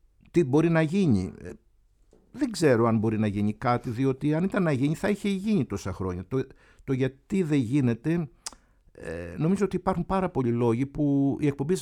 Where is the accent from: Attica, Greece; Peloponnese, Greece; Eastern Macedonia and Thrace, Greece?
Peloponnese, Greece; στη Λακωνία, που είναι η ιδιαίτερη πατρίδα μου, ή ξέρω εγώ στην, γενικότερα στην Πελοπόννησο